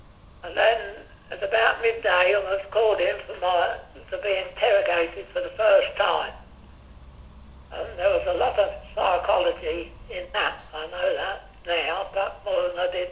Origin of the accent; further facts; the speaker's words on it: United Kingdom; how am I going to prove that I'm a British airman without giving something away?